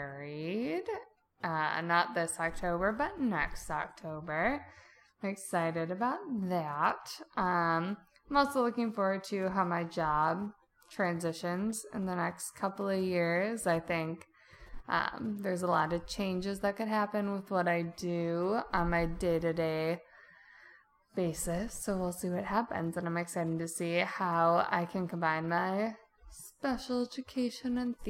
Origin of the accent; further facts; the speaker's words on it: Wisconsin, United States; also born or lived in Grand Rapids; We moved to Grand Rapids, but we're from Wisconsin, so we go there all the time.